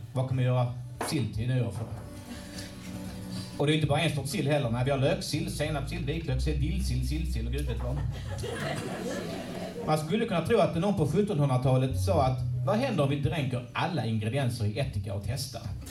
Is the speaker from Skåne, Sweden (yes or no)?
yes; Lund, Skåne, Sweden; Om jag är från Lund så kan inte jag presentera den.